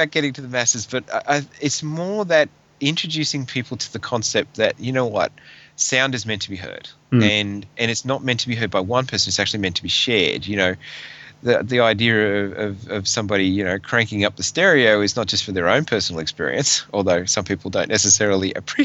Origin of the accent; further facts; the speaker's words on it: Australia; Here's the reason why I love … more than anything else, is because I am Australian.